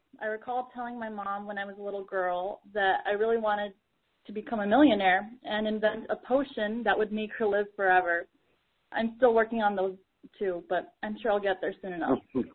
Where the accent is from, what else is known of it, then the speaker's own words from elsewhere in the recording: Boulder, Colorado, United States; also born or lived in Moscow, Russia; I'm originally from Moscow, Russia, and my family moved to the small town of Boulder, Colorado, when I was just 5 years old.